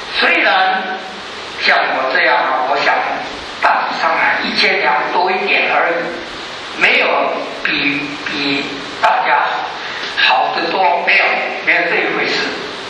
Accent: China; 我们中国人呢、啊，每到年底就要开始算账，好好算账

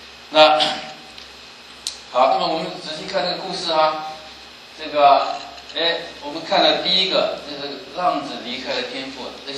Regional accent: China; 我们中国人是知道有上帝的啊，可是到了二十世纪呢，哎呀，变成是无神的国家了

